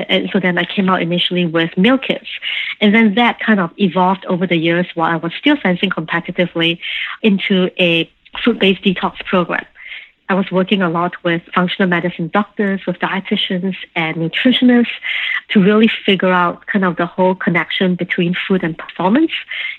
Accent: Singapore; moved away as an adult; also born or lived in London; now in United States; I grew up in Singapore, and when I graduated, I ended up working in London for about 8 years.

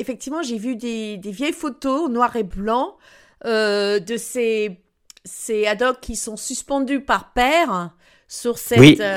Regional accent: South West England, United Kingdom; French is a second language; moi, je viens des Cornouailles

